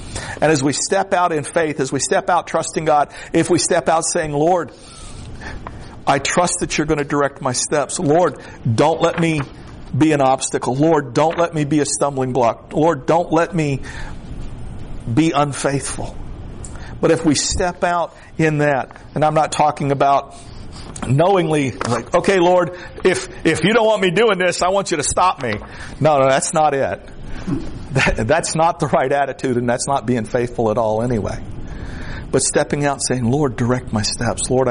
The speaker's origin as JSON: {"language": "English", "region": "the South", "country": "United States", "said": "Remember, I'm from the South, okay?"}